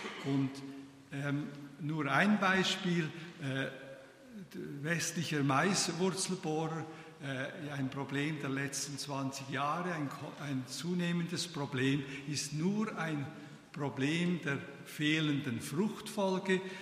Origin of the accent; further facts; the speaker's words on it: Switzerland; weil ich ja als Schweizer nicht so schnell reden kann.